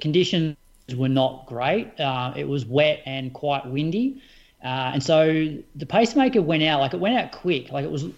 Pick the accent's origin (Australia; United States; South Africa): Australia; As an Australian, I guess most of the Christmas shows are always like